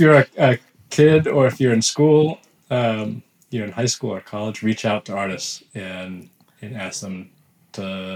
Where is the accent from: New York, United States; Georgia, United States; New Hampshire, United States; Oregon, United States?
New Hampshire, United States; So I grew up in New Hampshire, and I had, I lived in a small town that was the home of a picture book illustrator.